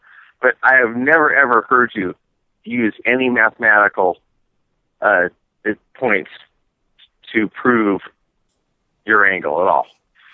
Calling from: Montana, United States; from Montana.

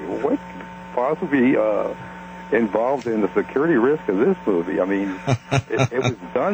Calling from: Baltimore, Maryland, United States; from Baltimore, Maryland.

